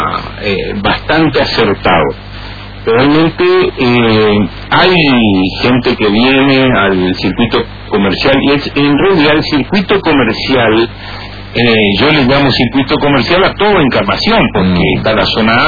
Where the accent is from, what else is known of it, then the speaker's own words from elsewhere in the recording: Argentina; Ahora como vecino, como argentino, como podría opinar, pero me voy a reservar.